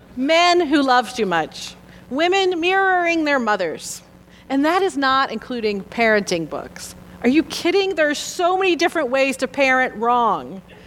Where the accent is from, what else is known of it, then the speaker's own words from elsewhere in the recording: United States; our lives are branded with medieval ideas about Christianity because we grew up in the United States.